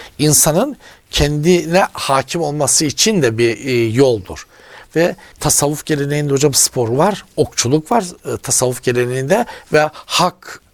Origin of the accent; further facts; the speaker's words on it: Trabzon, Turkey; şimdi köye gittiğim zaman bizim köy hocam Trabzon'da. Ben gökyüzüne yakın dağlar diyorum yani. Yüksek rakımlı bir yer.